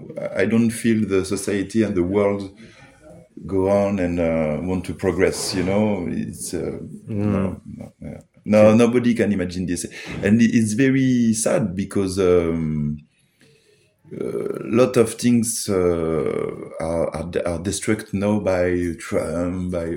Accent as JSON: {"language": "English", "country": "France", "tie": "born or raised there", "said": "And we grew up in France."}